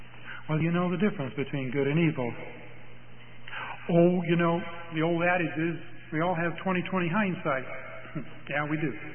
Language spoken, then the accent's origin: English; United States; Because I'm an American. I live and act like an American.